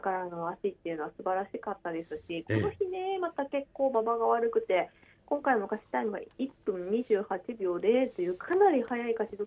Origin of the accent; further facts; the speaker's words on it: Nagoya, Aichi, Japan; あそこね、あの地元の名古屋の